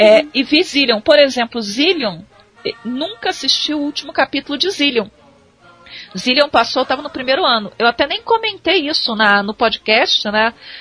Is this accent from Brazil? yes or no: yes; Rio de Janeiro, Brazil; Eu nasci no Rio, eu sou do Rio, né?